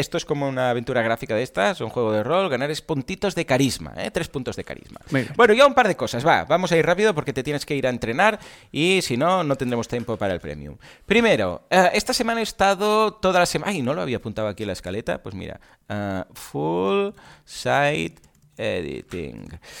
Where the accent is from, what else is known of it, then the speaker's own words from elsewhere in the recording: Catalonia, Spain; Y somos catalanes, un poco ratas, ¿no?